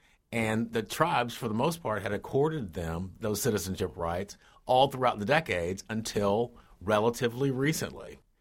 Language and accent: English; Fort Smith, Arkansas, United States; agreed in those treaties in 1866, negotiated in my hometown of Fort Smith, Arkansas.